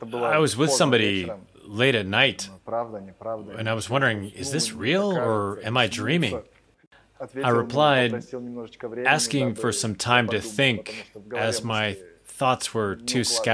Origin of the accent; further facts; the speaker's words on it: Vladivostok, Primorsky Krai, Russia; moved away as an adult; now in Japan; I'm from Vladivostok, which is close to Japan. Japanese culture has a strong influence in our city.